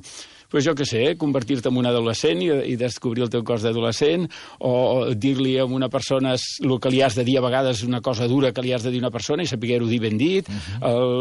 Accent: Barcelona, Catalonia, Spain; jo vaig jugar a futbol amb categoria amateur, amb el CP de Sarrià, que era l'equip del meu barri, fins als 21 anys

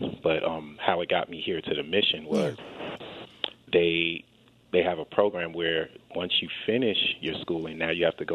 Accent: New York, United States; I'm from New York, so I talk really fast.

